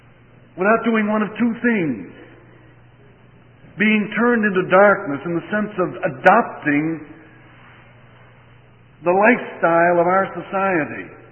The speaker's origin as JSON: {"language": "English", "town": "Pittsburgh", "region": "Pennsylvania", "country": "United States", "tie": "born or raised there", "said": "When I was a boy growing up around Pittsburgh, Pennsylvania, we had a whole system of streetcars."}